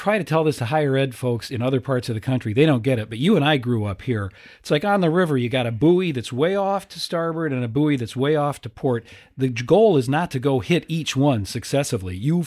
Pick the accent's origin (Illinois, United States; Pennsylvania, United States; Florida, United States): Illinois, United States; Rock Island; And I grew up in Rock Island when we had the great John Phillips as a city manager for many years.